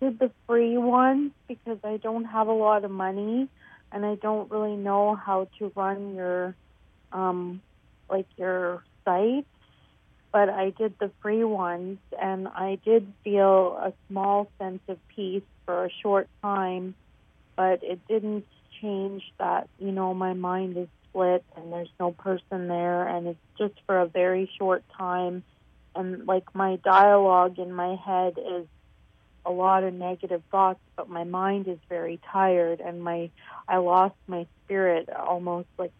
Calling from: Canada; I'm calling from Canada.

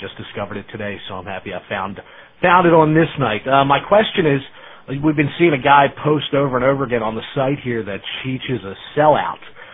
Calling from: Maryland, United States; I'm on the Eastern Shore of Maryland.

